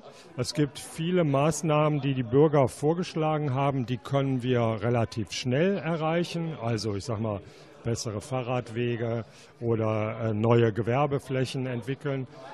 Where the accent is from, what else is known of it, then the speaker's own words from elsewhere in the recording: North Rhine-Westphalia, Germany; es macht mir immer klar, wo ich herkomme, wo ich bin, nämlich in der Bergbauregion Ruhrgebiet.